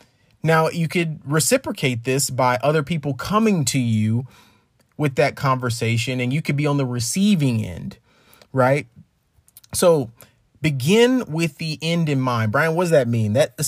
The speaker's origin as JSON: {"language": "English", "town": "Birmingham", "region": "Alabama", "country": "United States", "said": "I'm from Birmingham, Alabama, kind of grew up with this history of racial injustice"}